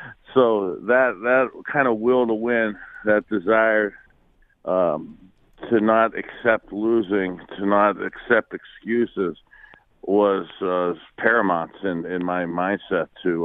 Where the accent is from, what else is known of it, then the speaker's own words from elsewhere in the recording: Youngstown, Ohio, United States; And growing up in Youngstown, really the chance of having a consistent, sustainable, long-term job wasn't great, especially in the 80s.